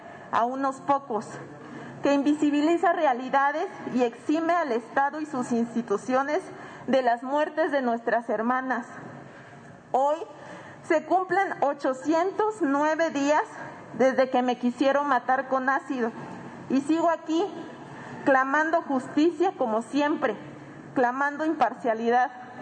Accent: Oaxaca, Mexico; Yo soy orgullosamente oaxaqueña

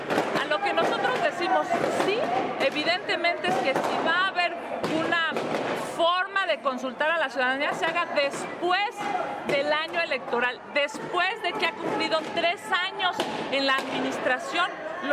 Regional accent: Mexico; como mexicanos

